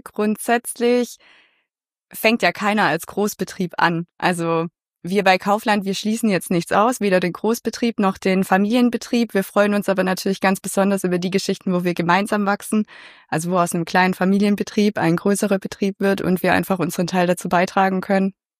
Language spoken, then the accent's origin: German; Baden-Württemberg, Germany; Man hört's. Ich komme aus der Gegend. Ich bin hier regional verwurzelt, habe es nicht so weit weggeschafft. Also 15 Kilometer bin ich gewandert und dann wieder zurück.